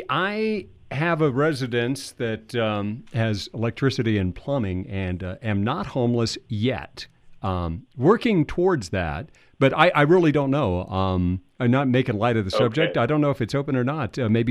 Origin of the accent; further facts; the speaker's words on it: California, United States; I grew up in California.